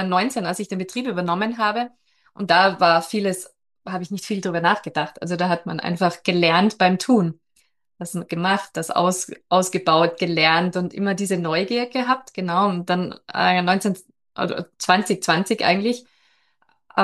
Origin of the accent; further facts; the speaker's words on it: Central Austria, Austria; ich komme aus Österreich, genau im Zentrum.